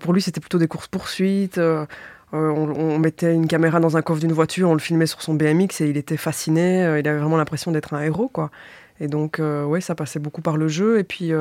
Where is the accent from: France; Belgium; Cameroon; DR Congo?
Belgium; Wallonia; d'avoir un peu de recul sur cette enfance, sur là où j'ai grandi, sur ce territoire wallon